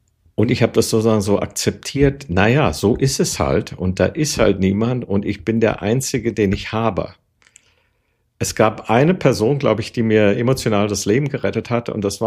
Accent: Berlin, Germany; Ich bin im sozialen Wohnungsbau aufgewachsen. Ich bin ja 1958 im Oktober geboren und in den 60er Jahren dann in Berlin aufgewachsen.

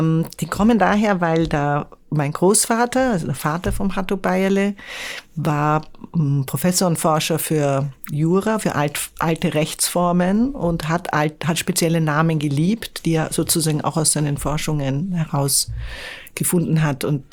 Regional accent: Vienna, Austria; ich komme aus Wien und ich liebe Wien. Und wenn es nur ums Leben ginge, würde ich in Wien leben.

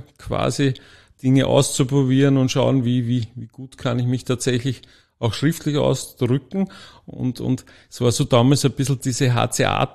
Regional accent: Gmünd, Lower Austria, Austria; Ich komme aus dem Waldviertel, aus Gmünd, vielen bekannt oder manchen bekannt als, wie immer sagt, die zweite große geteilte Stadt im deutschen Sprachraum, also Berlin und Gmünd

